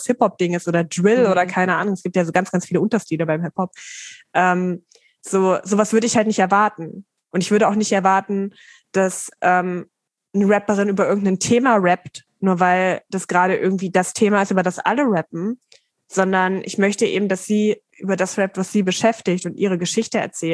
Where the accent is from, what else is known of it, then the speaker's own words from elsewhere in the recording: Dessau, Saxony-Anhalt, Germany; Dessau in Sachsen-Anhalt.